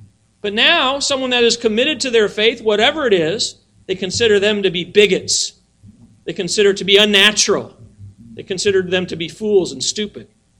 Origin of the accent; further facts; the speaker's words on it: Colorado, United States; there was a tree in our backyard when I was growing up in Colorado